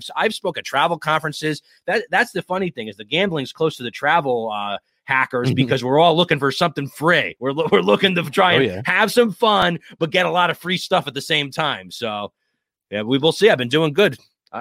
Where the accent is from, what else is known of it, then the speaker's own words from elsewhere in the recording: Connecticut, United States; So I'm from Southern Connecticut. I never went to Disneyland. My Disneyland was Atlantic City.